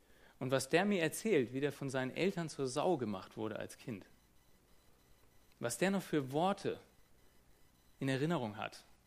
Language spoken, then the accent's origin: German; Hamburg, Germany; Ich war Hamburger Großstädter, junger Mann, kam aus einem linksliberalen, intellektuellen Milieu